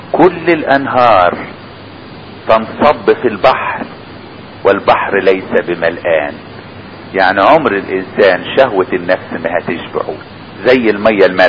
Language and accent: Arabic; Upper Egypt, Egypt; كنت بسمع دايما واحد عندنا في الصعيد يقول مثل